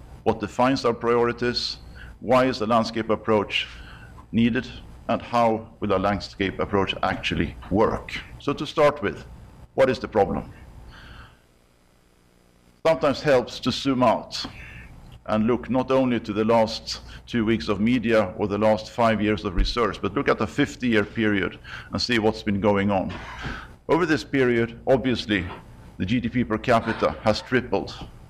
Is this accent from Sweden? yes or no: yes; Sweden; This painting could have been in my home country in Sweden.